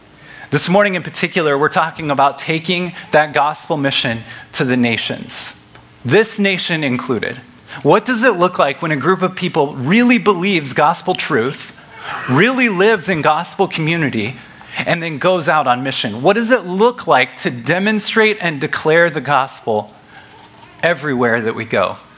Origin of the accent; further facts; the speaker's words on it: Missouri, United States; I'm also from Missouri, but that begs a clarification that I'd like to make for you.